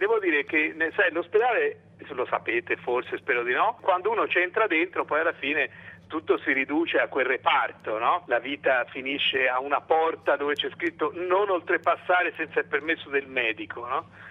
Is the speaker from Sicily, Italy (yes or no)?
no; Florence, Tuscany, Italy; born there; Allora io sono nato a Firenze